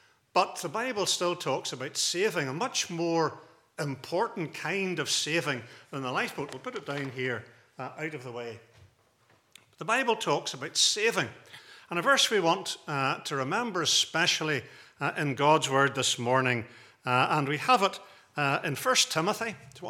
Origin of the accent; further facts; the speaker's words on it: Portrush, Northern Ireland, United Kingdom; Now, I grew up in Portrush, and way back in olden days when I was there, they had a lifeboat in Portrush